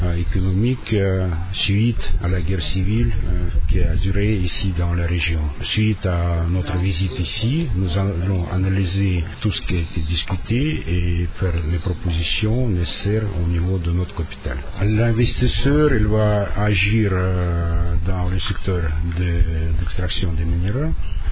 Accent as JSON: {"language": "French", "region": "Ural", "country": "Russia", "second_language": "French", "said": "la région d'Ural, chez nous en Russie"}